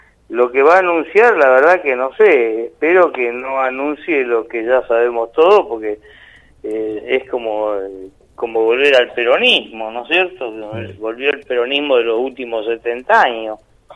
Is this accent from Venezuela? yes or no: no; Argentina; realmente como argentino espero eso.